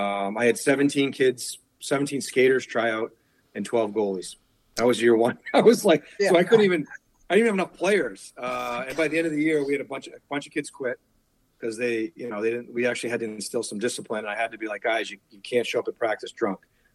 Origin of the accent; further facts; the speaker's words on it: Bedford, New Hampshire, United States; also born or lived in Boston / Winchester; I was born in Boston, and I lived in Winchester, Mass. So I was about eight, and then I moved to Bedford, New Hampshire.